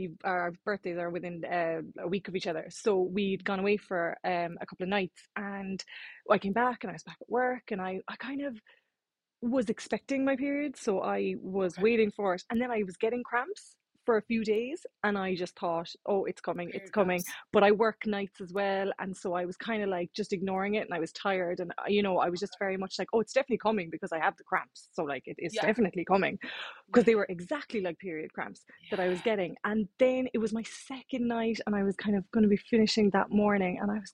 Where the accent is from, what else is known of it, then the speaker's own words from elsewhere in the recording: Cork, Munster, Ireland; I am from Cork, living in Cork. I am 34 years of age and I have just the two twin boys.